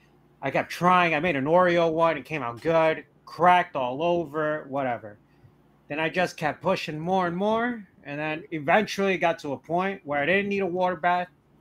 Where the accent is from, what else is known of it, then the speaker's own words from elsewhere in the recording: Newark, New Jersey, United States; now in Kearney, United States; Born and raised in Newark. Moved to Kearney, then just started my life here.